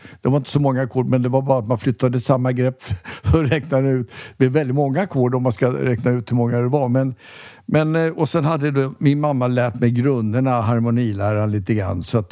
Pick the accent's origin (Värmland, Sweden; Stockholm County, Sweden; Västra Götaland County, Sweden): Stockholm County, Sweden; Stockholm; sitter på Kungsholmen och som sagt, jag är född på Kungsholmen, jag är så kallad urstockholmare, vilket innebär över 3 decennier tillbaks, eller 3 generationer tillbaks